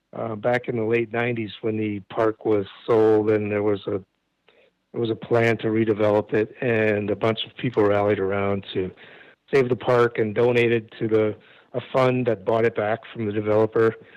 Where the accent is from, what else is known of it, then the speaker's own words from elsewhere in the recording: Lake Park, Iowa, United States; I grew up in Lake Park, which is, as you know, it's 15 miles from Arnold's Park where the Tipsy House is.